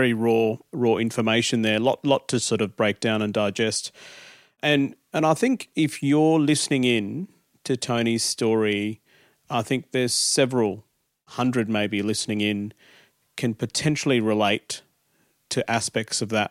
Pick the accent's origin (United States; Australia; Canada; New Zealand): Australia; Adelaide, South Australia; I had the same sort of, I suppose, feelings when we came to Australia, and I grew up in Adelaide. Great city, clean city.